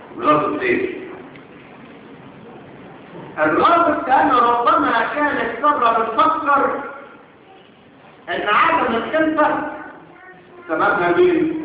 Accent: Egypt; هي انا وانت. ما احنا مصريين.

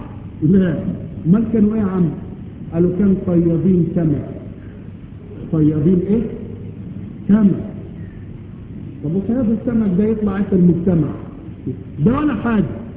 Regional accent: Egypt; ثم خردل الخير، خردل شجرة مش موجودة عندنا في مصر

